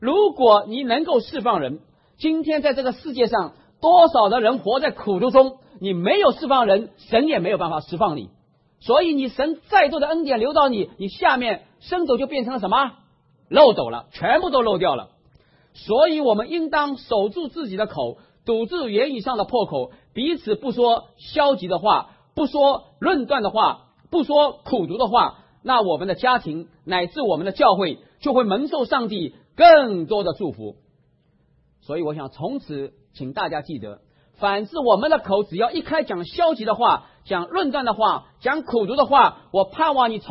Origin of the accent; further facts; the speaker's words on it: China; 而我们中国人，我在想我们的嘴巴这个口字怎么写